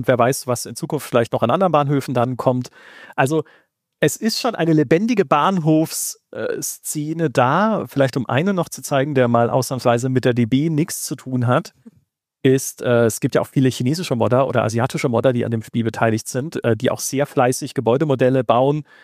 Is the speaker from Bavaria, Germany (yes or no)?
no; Baden-Württemberg, Germany; typischer alter Regionalbahnhof mit dem Wappen von Baden, meiner Heimat, auf der Fassade.